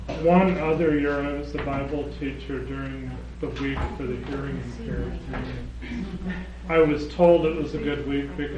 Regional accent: Moline, Illinois, United States; moved away; It's my hometown. I grew up in Moline, and we left in 1954.

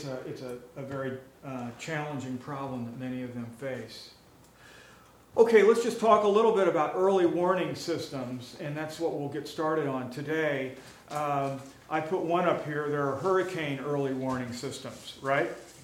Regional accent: Kansas City, Kansas, United States; Yes, especially if you live in Kansas. I grew up in Kansas City.

